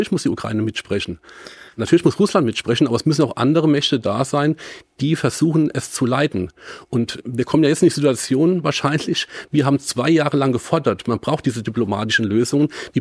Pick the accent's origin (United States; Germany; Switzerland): Germany; Rhineland-Palatinate; Ich komme aus dem Land, aus dem Kreis Kaiserslautern. Da kann man nicht so einfach vielleicht wie in Mainz auf den ÖPNV umsteigen.